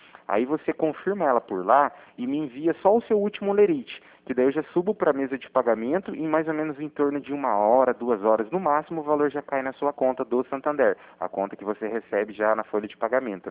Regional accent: Cornélio Procópio, Paraná, Brazil; eu sou de Cornélio Procópio.

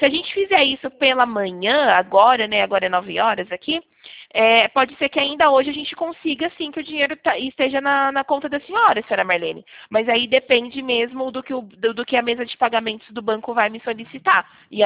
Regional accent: São Paulo, Brazil; como eu sou aqui de São Paulo, então é 11

